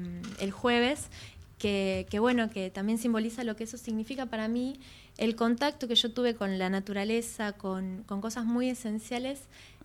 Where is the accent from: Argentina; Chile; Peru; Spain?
Argentina; Saladillo, Buenos Aires Province; yo viví en Saladillo, el pueblo de Saladillo, muchos años. De hecho, yo siempre digo que nací acá en Capital, pero me siento más de allá que de acá.